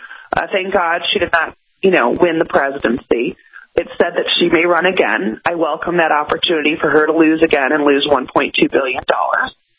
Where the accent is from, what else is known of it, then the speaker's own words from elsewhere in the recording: Chicago, Illinois, United States; I mean, I'm from Chicago.